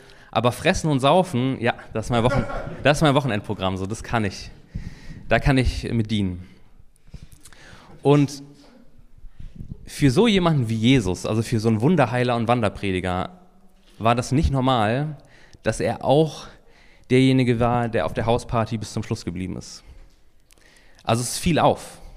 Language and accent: German; Germany; zumindest die hier, die sich als Deutsche verstehen, wir können es damit identifizieren, Brot ist Grundnahrungsmittel